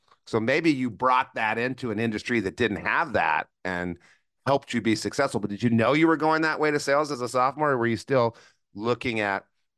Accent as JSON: {"language": "English", "region": "New Mexico", "country": "United States", "said": "I don't know why I thought I'm from New Mexico. We don't have business there."}